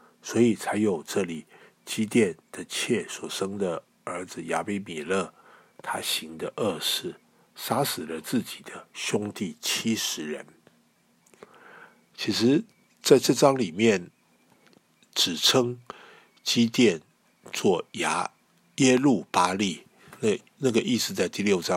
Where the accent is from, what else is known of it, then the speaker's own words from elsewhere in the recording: China; 我们中国人也都很注重关系，所以有关系就没关系